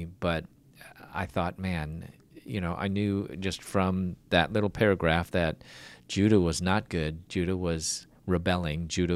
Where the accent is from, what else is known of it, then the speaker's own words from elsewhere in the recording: Chicago, Illinois, United States; I'm originally from Chicago, and then at that time, I was going to dental school.